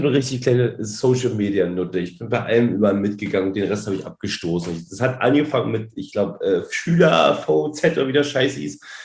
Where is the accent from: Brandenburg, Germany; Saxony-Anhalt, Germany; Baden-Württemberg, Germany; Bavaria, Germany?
Saxony-Anhalt, Germany; Salzwedel; wenn ich bei uns im Osten feiern gehe, ich komme näher Magdeburg. Salzwedel.